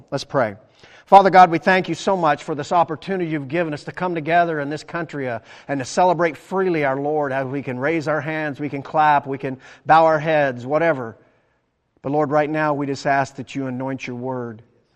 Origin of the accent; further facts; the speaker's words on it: Knoxville, Tennessee, United States; born there; I was born up in Knoxville. We live closer to Knoxville than Albie, although we're on the county line.